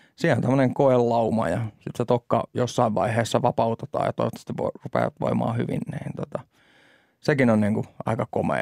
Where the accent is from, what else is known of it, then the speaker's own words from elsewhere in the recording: Tampere, Pirkanmaa, Finland; me ollaan Pispalasta ja tykätään kannattaa paikallisuutta